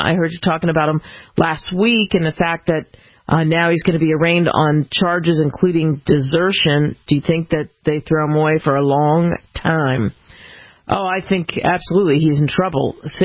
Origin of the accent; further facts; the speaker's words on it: Philadelphia, Pennsylvania, United States; now in California, United States; I thought of you because I'm from Philadelphia, but I live in California, and I got to travel back home.